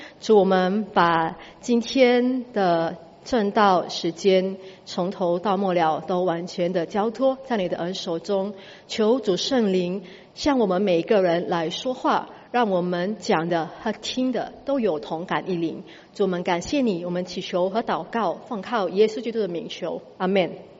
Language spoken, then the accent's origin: Chinese; Batam, Riau Islands, Indonesia; Chinese is a second language; now in Singapore; 我本身是印尼人，我的家乡离新加坡很靠近，就是在巴丹。Okay, 所以你们如果常常去巴丹去旅游的话，那个就是我的家乡